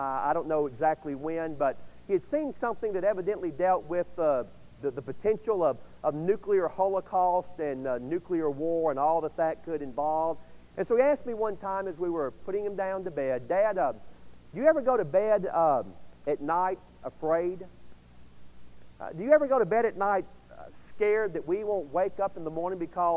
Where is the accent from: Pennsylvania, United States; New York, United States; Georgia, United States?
Georgia, United States; Atlanta; When I was a little boy, growing up in Atlanta, Georgia, my grandparents and my mom and dad, and also the church that I attended